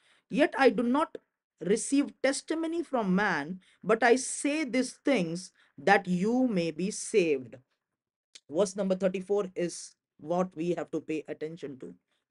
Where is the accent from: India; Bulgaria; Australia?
India; I am from India.